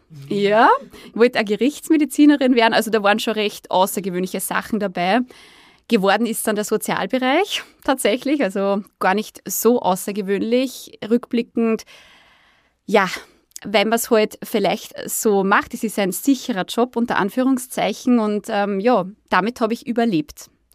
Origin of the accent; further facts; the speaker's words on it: Lower Austria, Austria; ich komme aus Niederösterreich